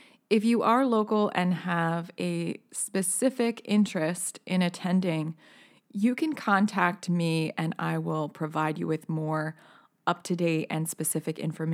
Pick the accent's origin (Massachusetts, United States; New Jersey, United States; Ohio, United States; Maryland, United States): New Jersey, United States; I grew up in Hunterdon County, and my mother is still very much involved with the Kingwood United Methodist Church